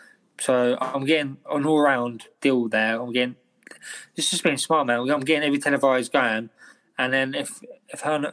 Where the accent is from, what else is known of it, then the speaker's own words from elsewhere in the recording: England, United Kingdom; And I'm English as well, do you know what I mean? So I thought I'd go back there.